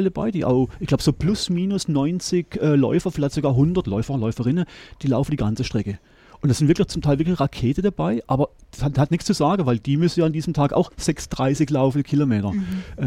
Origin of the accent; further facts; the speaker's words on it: Schönau, Baden-Württemberg, Germany; ich komme ja aus Schönau.